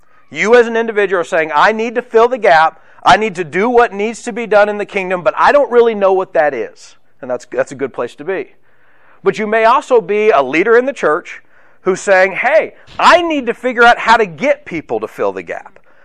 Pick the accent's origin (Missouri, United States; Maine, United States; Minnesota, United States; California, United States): Missouri, United States; When my wife and I moved to Kentucky. We're from Missouri.